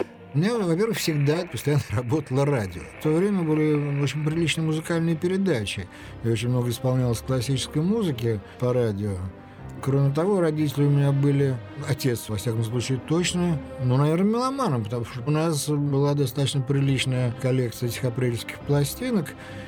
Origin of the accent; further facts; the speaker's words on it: Moscow, Russia; Ну, разумеется, как любой москвич практически.